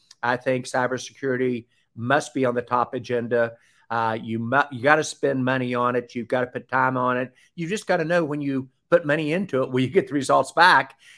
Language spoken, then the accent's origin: English; the South, United States; accent: Southern; my Southern accent tends to be hard to emulate